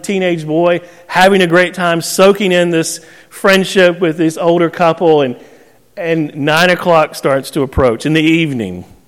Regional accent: the South, United States; But you know what I learned growing up in the South? Is Southern hospitality has rules, doesn't it?

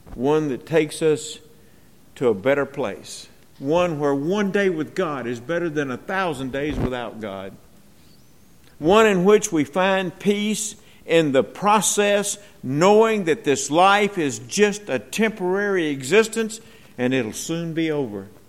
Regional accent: Mississippi, United States; He found out I was from Mississippi

